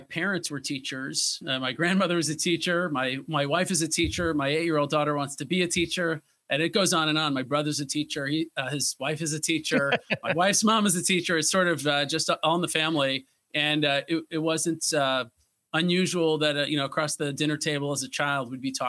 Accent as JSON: {"language": "English", "town": "New York City", "region": "New York", "country": "United States", "tie": "born or raised there", "said": "I'd actually gotten into Stuyvesant as a kid growing up in New York City and then declined to go because I wanted to be an actor at the time."}